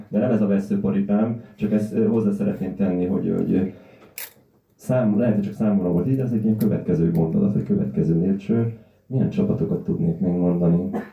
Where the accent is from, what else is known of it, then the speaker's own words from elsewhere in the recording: Budapest, Hungary; born there; én Budán születtem, Budapesten élek, Pesten is nagyon sok helyen éltem, 10 évig.